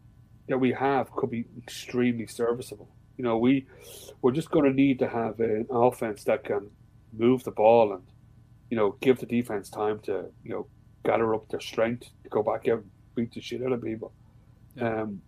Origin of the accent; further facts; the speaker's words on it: Ireland; just because I'm fucking Irish doesn't mean I drink, right?